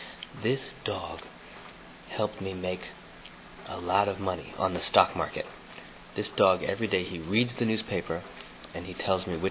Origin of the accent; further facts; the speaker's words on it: United States; And I'm not Chinese, I'm American.